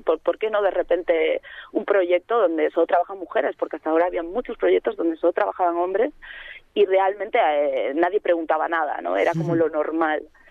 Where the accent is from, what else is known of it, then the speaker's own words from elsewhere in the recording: Galicia, Spain; nos vamos cada una a su casa, yo soy gallega